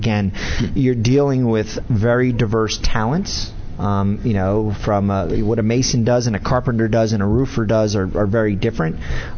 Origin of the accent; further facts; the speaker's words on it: New Jersey, United States; Northern New Jersey.